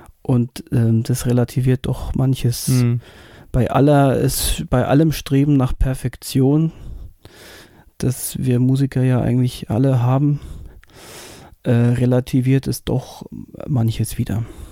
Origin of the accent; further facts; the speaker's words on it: Bavaria, Germany; now in Hamburg, Germany; als Franke in München hat man schon ein bisschen zu kämpfen, aber es geht schon.